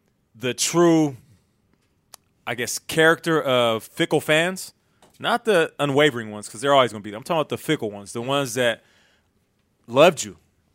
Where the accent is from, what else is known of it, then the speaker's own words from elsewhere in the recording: Seattle, Washington, United States; In Seattle. I'm from Seattle.